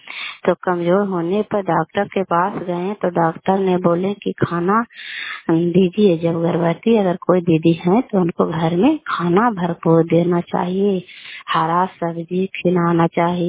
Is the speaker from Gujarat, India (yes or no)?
no; Bihar, India; और घर कल्याणपुर वाली बेलछी पंचायत का खाम चांदी जिला लंदा का निवासी हूँ।